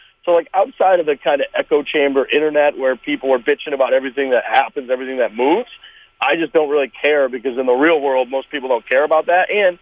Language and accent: English; St. Louis, Missouri, United States; From St. Louis originally.